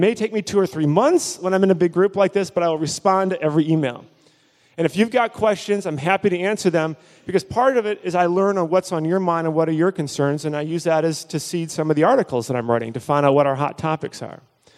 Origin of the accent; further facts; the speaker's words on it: Midwest, United States; You know, I grew up here in the Midwest, married in Toledo, taught at the University of Detroit, things like that.